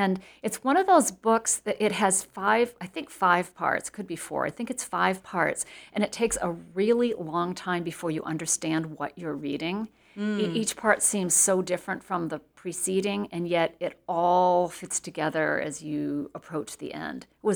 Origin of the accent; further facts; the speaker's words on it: Rumford, Maine, United States; And then Wednesday night, I'm in Rumford, the home crowd.